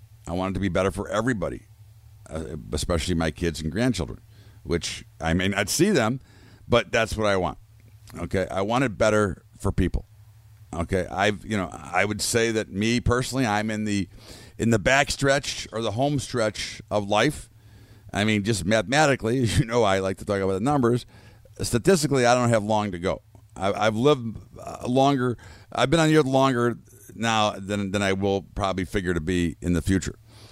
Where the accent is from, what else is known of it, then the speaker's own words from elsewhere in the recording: United States; And that saddens me as an American, as a parent, as an individual.